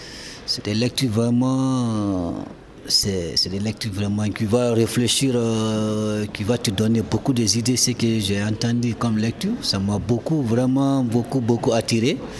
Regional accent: Paris, Île-de-France, France; French is a second language; Bon, avant tout, je suis parisien, je supporte le Paris.

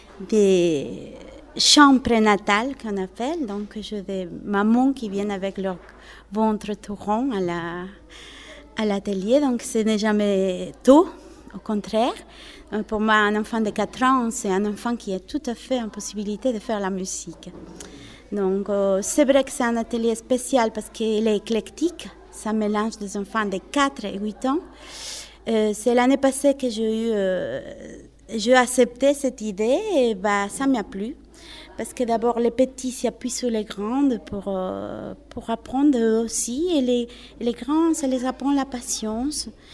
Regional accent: Ecuador; French is a second language; moved away as an adult; now in France; J'ai obtenu mes diplômes d'études musicales, pédagogiques et de chant en Équateur, mon pays d'origine.

